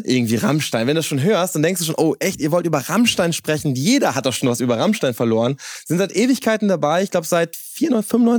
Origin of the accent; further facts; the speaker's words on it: Quakenbrück, Lower Saxony, Germany; ich komme aus Quakenburg, aus Niedersachsen, ein kleines Örtchen